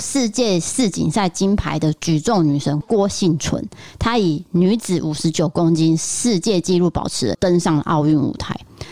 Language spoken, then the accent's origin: Chinese; Taiwan; 我们台湾人也很常去东京玩，所以对那个地方很熟悉